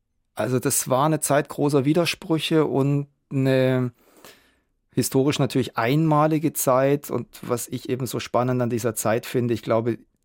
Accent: Stuttgart, Baden-Württemberg, Germany; born or raised there

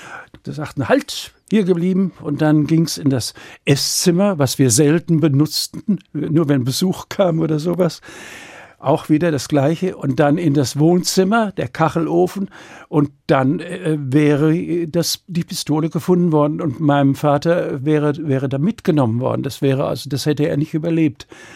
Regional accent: Dortmund, North Rhine-Westphalia, Germany; Ja, also ich bin ja ein Kriegskind, geboren in Dortmund.

